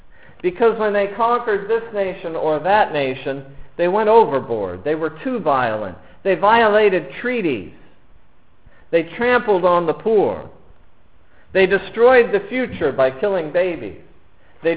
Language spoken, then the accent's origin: English; Pennsylvania, United States; hi, I'm a Yankee from Pennsylvania